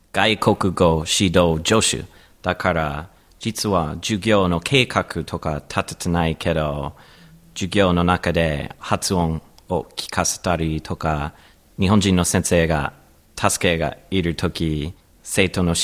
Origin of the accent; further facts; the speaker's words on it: United States; Japanese is a second language; now in Japan; 同じくアメリカから来た